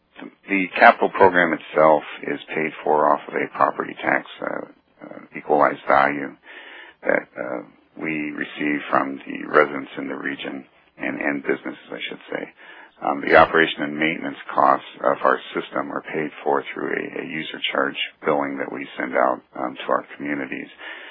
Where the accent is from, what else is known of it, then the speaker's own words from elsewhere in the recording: Rantoul, Illinois, United States; I grew up in Rantoul, so that's my old stomping grounds.